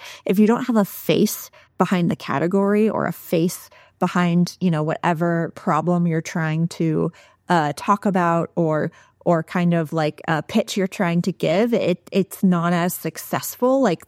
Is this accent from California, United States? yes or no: yes; California, United States; I grew up in Southern California.